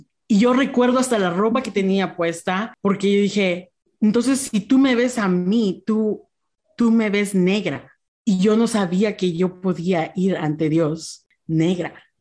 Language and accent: Spanish; United States; accent: American; yo sé que yo no tengo un acento de ningún país, tengo un acento de aquí, de Estados Unidos, que es una combinación de todos.